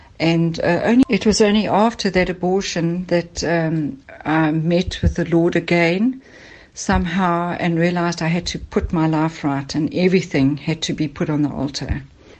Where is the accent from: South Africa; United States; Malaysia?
South Africa; Johannesburg, Gauteng; now in Ballito, South Africa; I come originally from Johannesburg. I've been living in Ballito for about 20 years, or in Natal for about 20 years now.